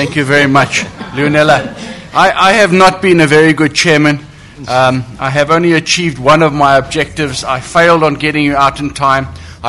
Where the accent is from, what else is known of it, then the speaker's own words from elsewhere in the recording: South Africa; This comes because it's a privilege for me as a South African to share in this panel.